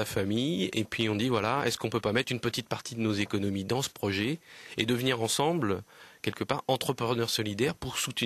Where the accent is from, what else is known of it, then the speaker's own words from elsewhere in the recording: Normandy, France; puisque je suis originaire de Basse-Normandie